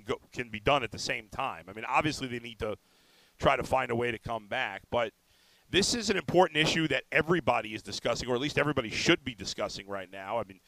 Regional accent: New York City, New York, United States; I mean, growing up in New York, I don't remember anybody wearing like boots in Brooklyn.

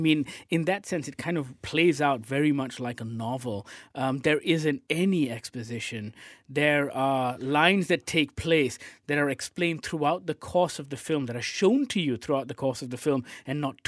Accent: Malaysia; Otherwise, no, I think this film, as a Malaysian, I think it is a definite watch

